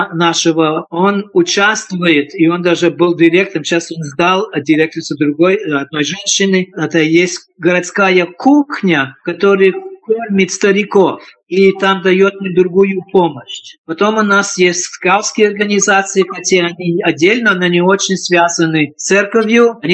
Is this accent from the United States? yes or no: yes; United States; когда я рос в Америке, когда мы приехали в 51-м году